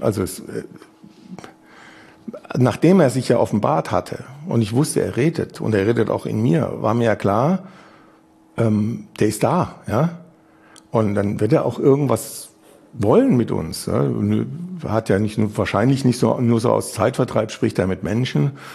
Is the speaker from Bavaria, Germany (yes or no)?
yes; Munich, Bavaria, Germany; ich komme ja aus München